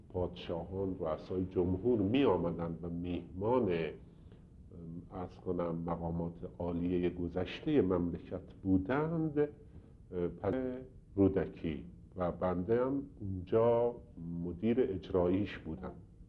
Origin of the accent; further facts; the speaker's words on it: Tehran, Tehran Province, Iran; من در تهران محله سنگلت به دنیا آمدم، بعد دوران دبستان رو در مدرسه ابتدایی بصیرت که در یکی از کوچه های محله درخونگاست